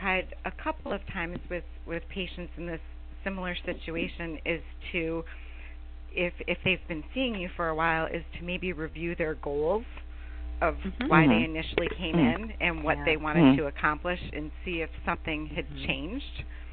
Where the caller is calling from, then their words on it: Connecticut, United States; I'm calling from Connecticut.